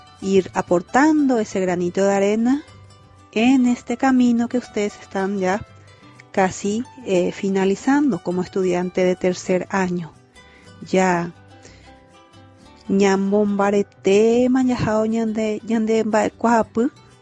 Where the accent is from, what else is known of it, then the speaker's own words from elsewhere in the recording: Paraguay; vencer esta super batalla que estamos librando como pueblo paraguayo